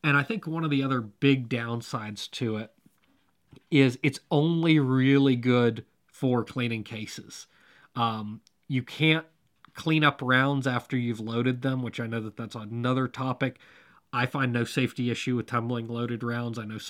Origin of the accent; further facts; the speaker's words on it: Georgia, United States; They're actually out of my home state of Georgia.